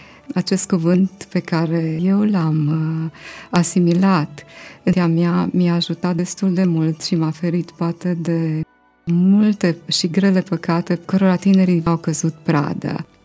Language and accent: Romanian; Moldova Nouă, Caraș-Severin, Romania; born there; also born or lived in Orșova; orașul meu natal, Moldova Nouă